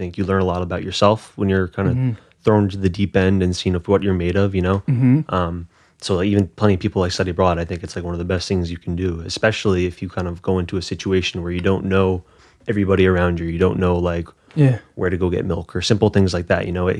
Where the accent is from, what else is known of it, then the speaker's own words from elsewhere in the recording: Quantico, Virginia, United States; also born or lived in Livingston, United States; Born in Livingston, New Jersey. There's a hospital down there, but I didn't really grow up there. I grew up in Quantico all my life.